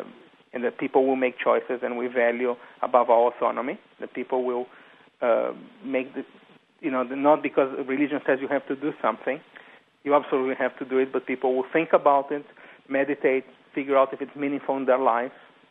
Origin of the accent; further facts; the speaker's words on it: São Paulo, Brazil; English is a second language; moved away as an adult; now in United States; I grew up in São Paulo, Brazil.